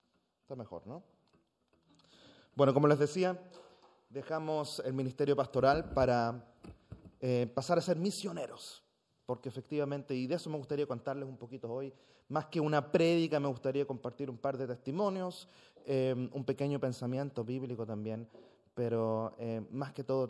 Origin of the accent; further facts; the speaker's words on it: Hamburg, Germany; venimos de Hamburgo y nos atrae mucho también la ciudad y la vida de ciudad